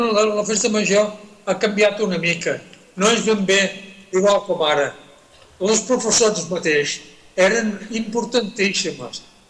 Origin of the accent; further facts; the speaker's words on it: Sitges, Catalonia, Spain; moved away; also born or lived in Cuba; No visc, no soc a Sitges, però estic arrelat espiritualment a Sitges. Jo vaig arribar a Sitges de Cuba quan tenia 3 anys. I esclar, després els meus avis i tots els meus parents, ja sitgetans de sempre